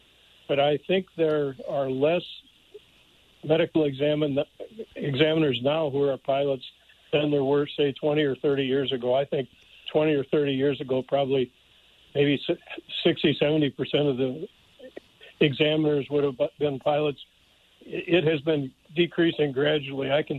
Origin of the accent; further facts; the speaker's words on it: Belleville, Illinois, United States; Belleville, Illinois. Right across the river from St. Louis, next to East St. Louis.